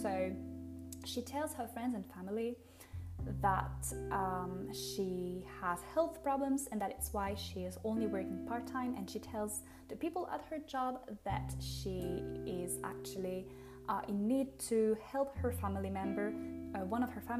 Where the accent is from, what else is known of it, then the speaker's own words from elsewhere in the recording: France; accent: French; English is a second language; Being French and having my French accent when I say names